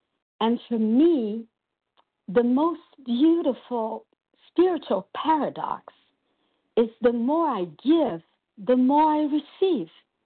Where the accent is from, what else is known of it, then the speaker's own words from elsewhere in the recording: São Paulo, Brazil; And I'm from Brazil, São Paulo.